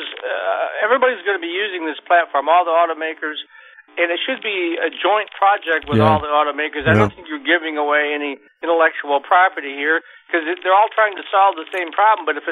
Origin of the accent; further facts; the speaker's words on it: Grand Rapids, Michigan, United States; if you've been to Grand Rapids, like I grew up in Grand Rapids and pretty familiar with it.